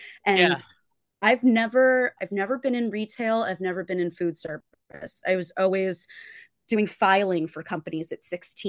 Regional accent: New Jersey, United States; And in the … New Jersey world in which I was raised

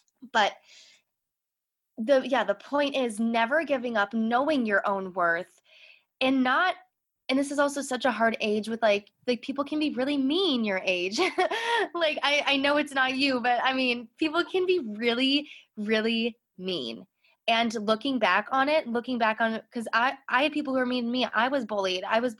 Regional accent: Chicago, Illinois, United States; I grew up in Chicago, so I had access to Broadway in Chicago

